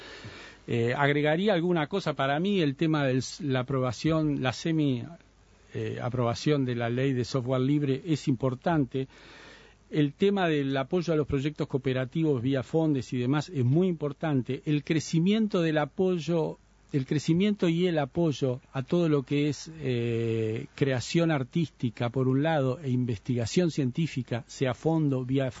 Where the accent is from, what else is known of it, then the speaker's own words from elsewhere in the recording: Uruguay; como uruguayo